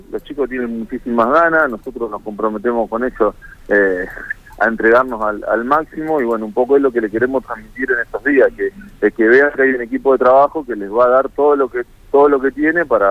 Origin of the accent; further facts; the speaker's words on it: Esperanza, Santa Fe, Argentina; yo nací en Santa Fe y viví mucho tiempo en Esperanza